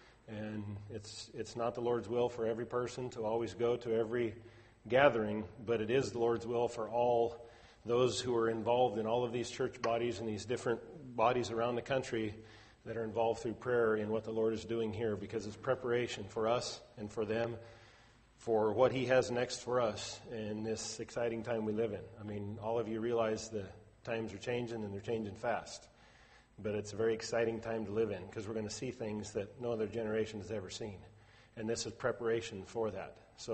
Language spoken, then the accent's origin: English; Kalispell, Montana, United States; from Kalispell, Montana.